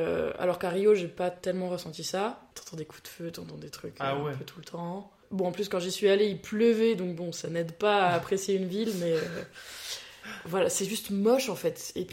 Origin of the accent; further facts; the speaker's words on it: France; Mais en tant que petite Française qui a découvert l'Opéra Garnier, petite, t'es pas vraiment impressionnée par ça, quoi.